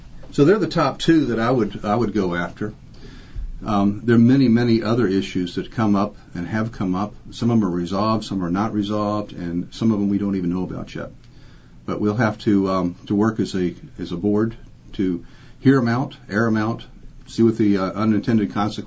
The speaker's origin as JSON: {"language": "English", "town": "Greenwood", "country": "United States", "tie": "born or raised there", "said": "You know, I was born in Greenwood. I had to go to the hospital in Richmond for a pleuric stenosis, but my parents lived in Greenwood."}